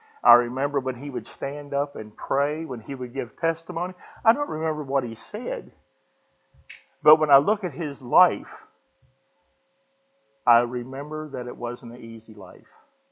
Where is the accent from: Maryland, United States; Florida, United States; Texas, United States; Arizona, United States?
Maryland, United States; I'm not from Oklahoma. I'm from Maryland. A little country church. My dad was a preacher. All of his friends were preachers. Little small church.